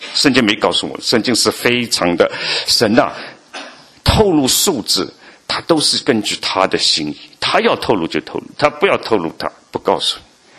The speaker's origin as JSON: {"language": "Chinese", "country": "China", "said": "我们中国人不是讲的吗？苦海无边，回头是岸了。"}